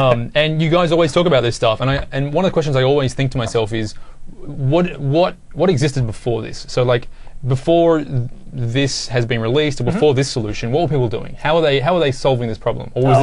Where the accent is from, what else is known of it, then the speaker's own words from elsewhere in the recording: Australia; I had to go in a very special line because I'm Australian, so I had to do extra security clearance.